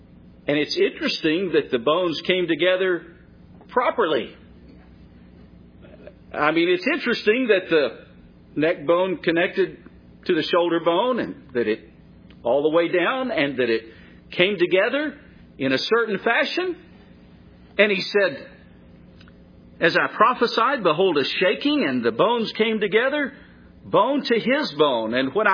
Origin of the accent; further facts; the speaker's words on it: Texas, United States; I grew up in West Texas, and one thing about West Texas that it's famous for is the wind and the sand.